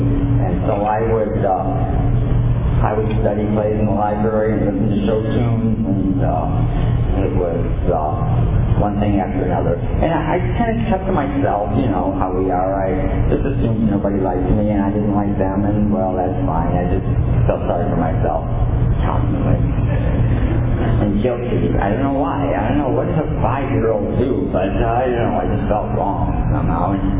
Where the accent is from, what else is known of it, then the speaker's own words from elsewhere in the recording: Detroit, Michigan, United States; only lived there for about 9 days, and we moved back to where my parents were from in Michigan, and I grew up in the Detroit area.